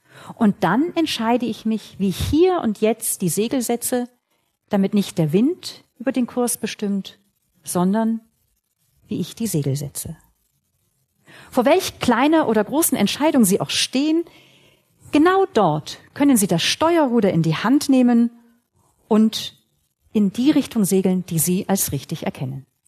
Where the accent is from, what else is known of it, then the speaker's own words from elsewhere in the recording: Baltic coast, Germany; Ich bin direkt am Meer groß geworden.